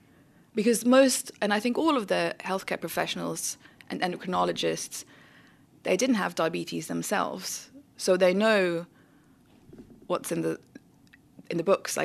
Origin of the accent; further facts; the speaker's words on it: Germany; I grew up in Germany